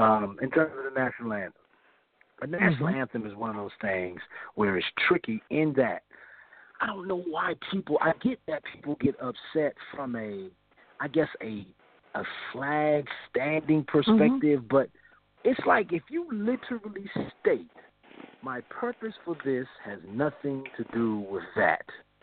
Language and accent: English; Washington, District of Columbia, United States; And then as I got older, because I'm from Washington, D.C., I became a Redskins fan.